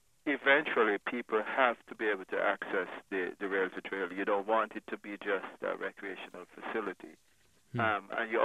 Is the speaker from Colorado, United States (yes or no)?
no; Mansfield, Connecticut, United States; That has been one method that has been used in my hometown of Mansfield, Connecticut.